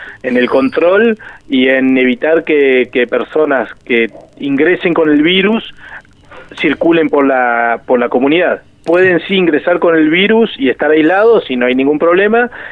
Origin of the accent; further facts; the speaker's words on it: Argentina; nosotros, los argentinos